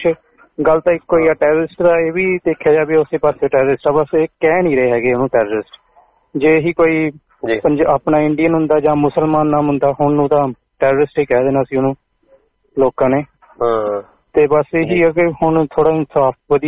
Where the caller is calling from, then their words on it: Gold Coast, Queensland, Australia; ਬੋਲਦਾ ਪਿਆ gold cost ਤੋਂ